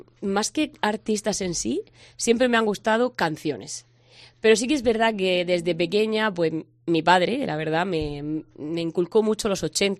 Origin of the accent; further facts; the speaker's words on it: Algezares, Region of Murcia, Spain; Sí, soy de Algezares y, bueno, ahora mismo vivo en San Ginés, pero de aquí, de Murcia, sí.